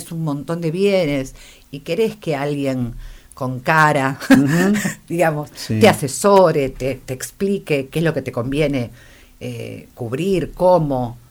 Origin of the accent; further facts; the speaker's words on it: Buenos Aires, Argentina; moved away as an adult; now in Mar del Plata, Argentina; Soy de Buenos Aires, pero de Río Uruguay.